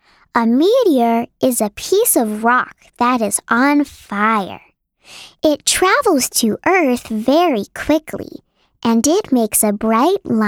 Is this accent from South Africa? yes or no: yes; Cape Town, Western Cape, South Africa; We live in the city of Cape Town in South Africa.